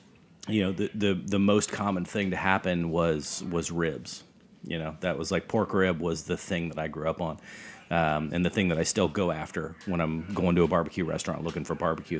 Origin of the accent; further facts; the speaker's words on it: Fayetteville, Arkansas, United States; I am from Fayetteville, Arkansas.